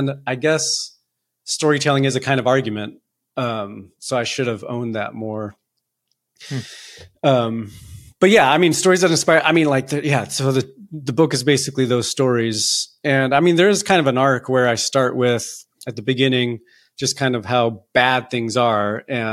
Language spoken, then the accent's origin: English; Los Angeles, California, United States; also born or lived in Tucson, Arizona; Kind of grew up in, you know, Latino life in Southern California, LA, and then in Tucson, Arizona. Moved with the factory.